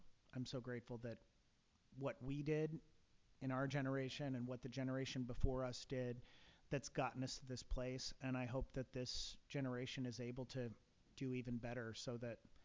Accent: Missouri, United States; also born or lived in New York; I moved back to my hometown, very small town in northwestern Missouri, a farm community.

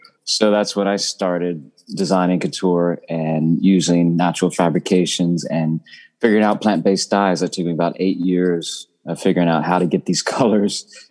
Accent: the South, United States; I mean, obviously I grew up in the South, so that was a big cash crop there.

